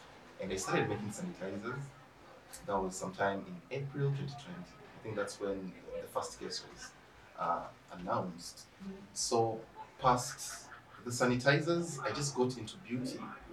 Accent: Voi, Taita-Taveta County, Kenya; also born or lived in Kakamega; I am from Voi. I was born in Kakamega. I'm partly Luya, partly Taita. But I align mostly with the Taita people.

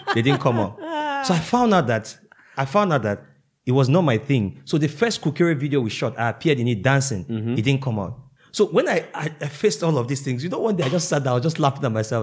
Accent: Cross River, Nigeria; Because I'm from Cross River State you know, it was more of our cultural heritage.

